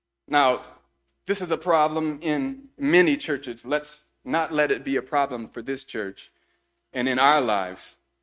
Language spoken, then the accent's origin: English; Lafayette, Louisiana, United States; there was a judge in my hometown, Lafayette, Louisiana